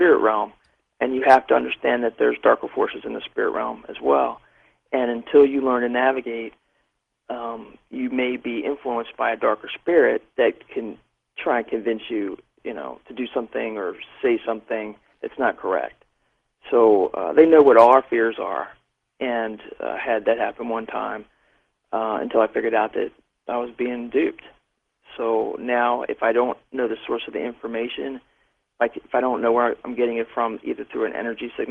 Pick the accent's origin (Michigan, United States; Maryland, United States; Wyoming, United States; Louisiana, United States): Maryland, United States; Baltimore; And then I got a vision of Ravens Stadium, because I'm from Baltimore